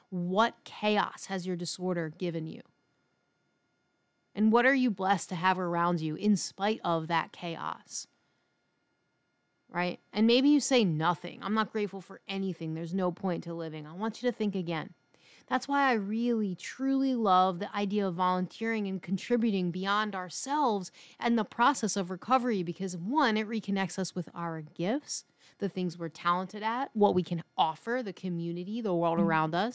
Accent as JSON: {"language": "English", "town": "Philadelphia", "region": "Pennsylvania", "country": "United States", "tie": "born or raised there", "said": "Maybe that's growing up in the city on the East Coast, growing up in Philly."}